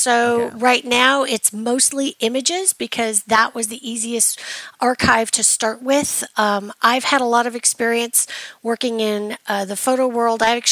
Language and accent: English; Silicon Valley, California, United States; moved away as an adult; also born or lived in New York City; now in Nashville, United States; Well, I am actually from Silicon Valley, so I've always had a respect for technology. Born and raised there, and in my 30s, I moved to New York City, where I lived for a decade